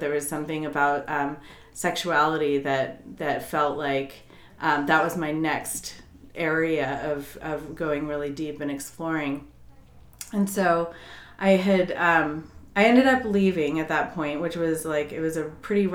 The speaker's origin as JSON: {"language": "English", "region": "Colorado", "country": "United States", "tie": "born or raised there", "said": "I'm from Colorado originally. Grew up in the mountains. Very earthy and spiritual"}